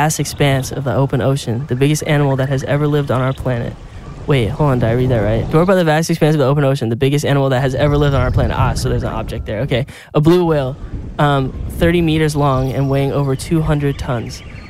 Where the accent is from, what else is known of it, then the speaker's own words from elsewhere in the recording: Arizona, United States; Like I lived in Arizona. I'm from Arizona, and then I moved to California.